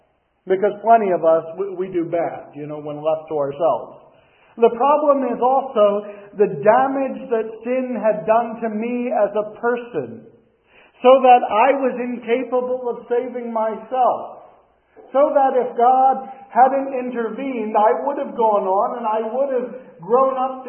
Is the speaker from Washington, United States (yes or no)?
no; Reading, Pennsylvania, United States; I'm 33 years old. I hail from Reading, Pennsylvania. If you've ever played Monopoly, the Reading Railroad, that's us. So, not me personally, but that's the town.